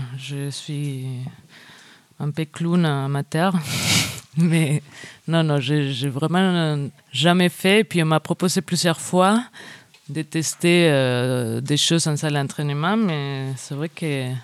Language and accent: French; Spain; now in Toulouse, France; Je viens d'Espagne en fait, ça fait 7 ans que je suis en France.